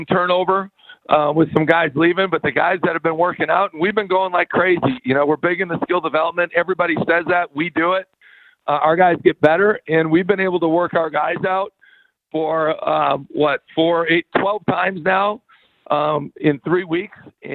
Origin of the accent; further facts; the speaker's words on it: Stephen, Minnesota, United States; I'm a guy from Stephen, Minnesota, graduated number two in my class. There were 18 of us.